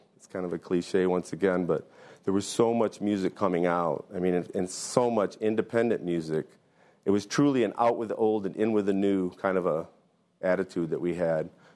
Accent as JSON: {"language": "English", "town": "Kalamazoo", "region": "Michigan", "country": "United States", "tie": "born there", "said": "I was born in Kalamazoo, Michigan, in a very strict Dutch Reformed household."}